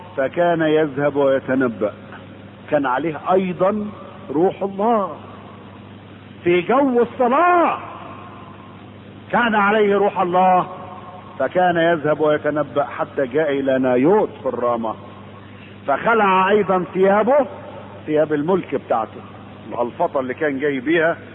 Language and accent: Arabic; Egypt; كان زمان يعني قبل السد العالي عندنا في مصر كان النيل يجي يغرق البلاد